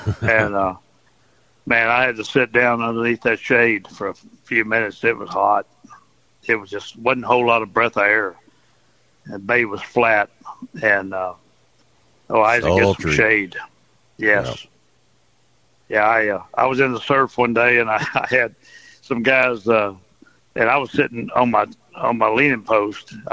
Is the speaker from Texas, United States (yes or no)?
yes; Texas, United States; I'm a Southern gentleman. I'm from Texas.